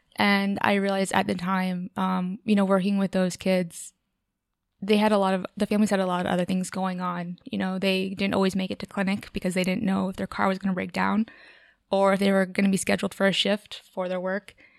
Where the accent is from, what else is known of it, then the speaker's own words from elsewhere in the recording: Jacksonville, Florida, United States; also born or lived in Chicago; I'm from Jacksonville, which is the northern side, eastern. Went to college in Gainesville, where the University of Florida is, born and raised, and stayed there for undergrad and grad school.